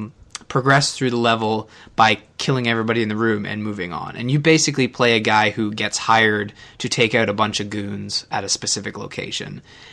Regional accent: Canada; Trust me, I am not a psychopath. I'm Canadian. We wouldn't hurt a fly.

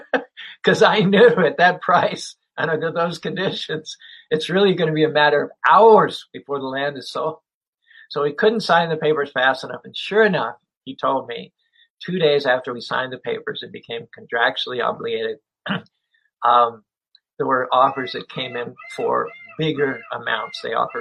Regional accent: Stallstown, Pennsylvania, United States; Turns out I'm from Stallstown, Pennsylvania, a small town of not more than 100 people.

